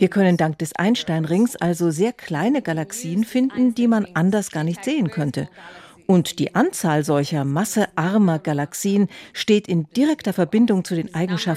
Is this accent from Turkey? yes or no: no; Aosta Valley, Italy; now in Munich, Germany; Ich komme aus den Bergen, aus dem Aostatal. Und mir ist es wichtig, weiterhin nah bei den Bergen zu sein.